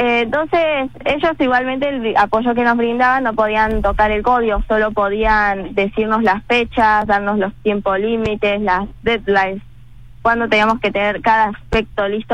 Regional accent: Villa Carlos Paz, Córdoba, Argentina; yo voy al Colegio Costa Azul, yo soy de Carlos Paz.

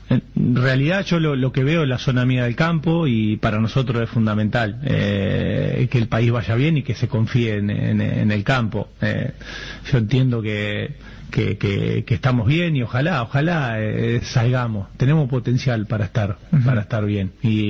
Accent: Argentina; lo que quiero que le vaya, como todo argentino, que le vaya bien al país

